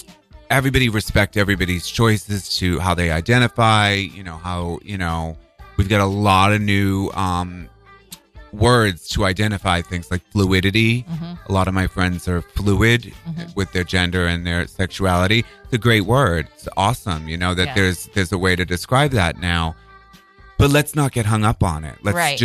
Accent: Boston, Massachusetts, United States; accent: Boston; I grew up in Boston. I hated that word because it was like with a Boston accent.

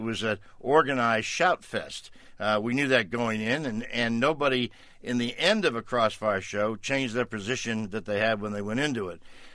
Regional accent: New England, United States; town meetings, and I'm from New England, have a long and storied tradition, and I used to go to them when I was a kid with my parents.

